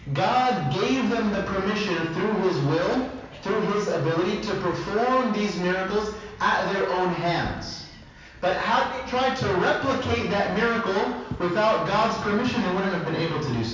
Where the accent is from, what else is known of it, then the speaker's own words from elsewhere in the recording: United States; As an American, right, born and raised in America, went to the dentist twice a year